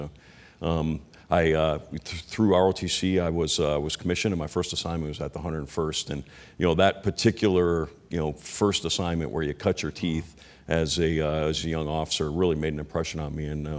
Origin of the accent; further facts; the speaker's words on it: Milwaukee, Wisconsin, United States; I grew up in Milwaukee.